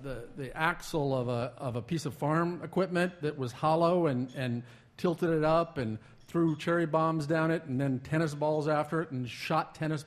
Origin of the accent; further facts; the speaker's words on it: Omaha, Nebraska, United States; I'm from the plains, too, actually, the Midwest, Nebraska, Omaha.